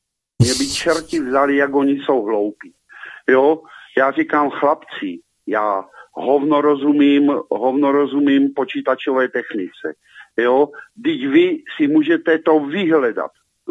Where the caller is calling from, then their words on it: Moravia, Czechia; jsem posluchač z Moravy, jo, já nevím v těch Čechách, jak to je, ale na té Moravě